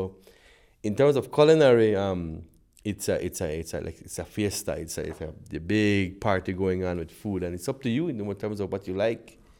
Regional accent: Alta Vista, Stann Creek District, Belize; born there; Yeah, I'm from Belize. I was born in a district called Stand Creek District. In Belize, there were six districts. I'm from the south. Stand Creek is in the south.

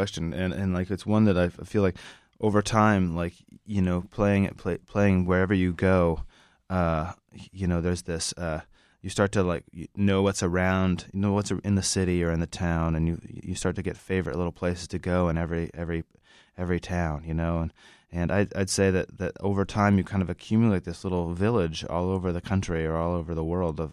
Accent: Idaho, United States; Idaho is, like, you know, Idaho is where my brother and I grew up, and we lived a ways out of town

